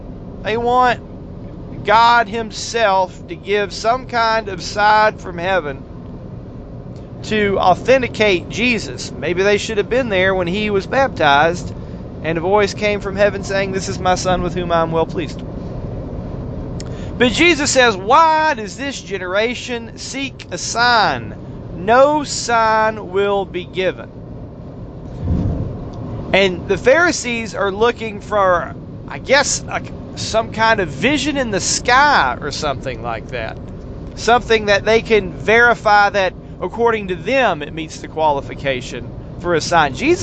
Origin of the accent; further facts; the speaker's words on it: Tennessee, United States; But that's my favorite game of the year because I'm from Tennessee.